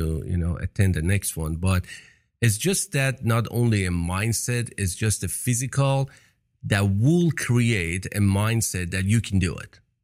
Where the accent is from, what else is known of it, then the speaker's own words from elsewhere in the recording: Iran; English is a second language; I'm a Persian. I came from Iran. I was in Iran, Iraq war.